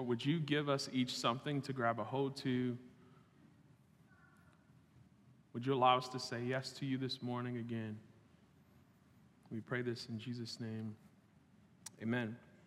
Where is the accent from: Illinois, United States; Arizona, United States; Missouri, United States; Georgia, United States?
Illinois, United States; Chicago; now in Ohio, United States; I'm from Chicago. I moved to Ohio in 2009.